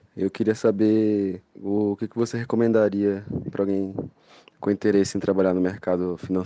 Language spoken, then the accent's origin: Portuguese; Brasília, Federal District, Brazil; sou de Brasília. Tenho 22 anos, sou universitário.